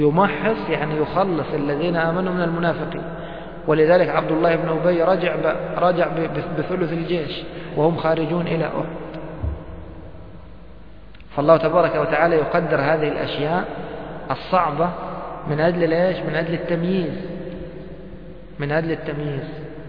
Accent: Egypt; مثل احنا نسمعه عندنا في مصر

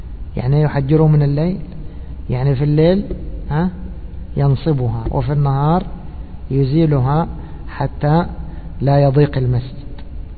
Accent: Egypt; يعني مثلا عندنا في مصر

